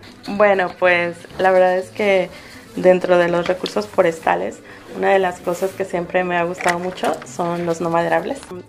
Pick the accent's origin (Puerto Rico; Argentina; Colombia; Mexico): Mexico; Tamaulipas; Otro no maderable que es muy importante para los tamaulipecos, pues son las chochas, porque todos desayunamos chochas.